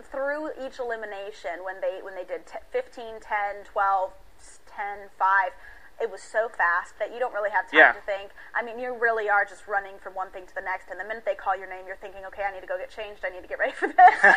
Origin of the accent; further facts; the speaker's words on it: Nebraska, United States; And I was from Nebraska